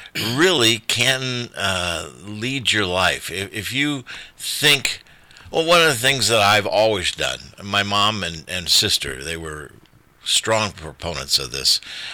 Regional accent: South Bend, Indiana, United States; Yeah, I loved growing up in South Bend. South Bend is a nice city. A lot of people didn't like South Bend because it was an industrial city.

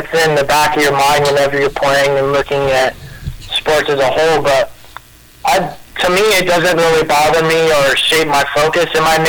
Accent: Arizona, United States; Being born and raised in Arizona my whole life, it has to be the Cardinals.

